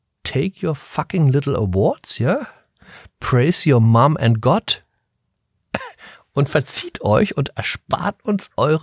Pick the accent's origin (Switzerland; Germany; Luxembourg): Germany; Hamburg; Ich bin ja in Hamburg groß geworden.